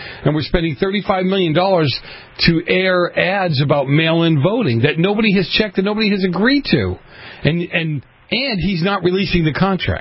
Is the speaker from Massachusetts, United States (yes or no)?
yes; Boston, Massachusetts, United States; growing up in Boston, later on, when you start hearing the stories and you go, well, wait a minute, I lived right there. I was right around the corner from that.